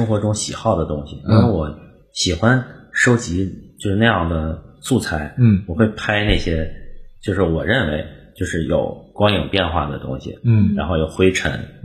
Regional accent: China; 你知道我们中国人有一个问题

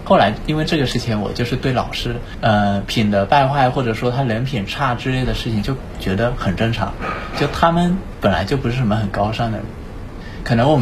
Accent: Wenzhou, Zhejiang, China; 可以保送到高那个我们温州那边最好的高中的

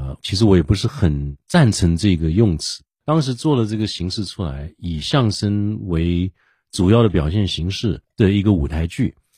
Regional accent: Taipei, Taiwan; 因为我很自豪说我对台北非常非常熟悉。我从小在台北，我哪一条路都认得很清楚。

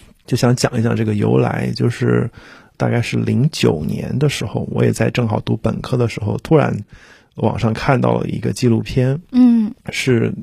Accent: Luzhou, Sichuan, China; 四川泸州。然后一直到2021年才正儿八经的通了高铁。

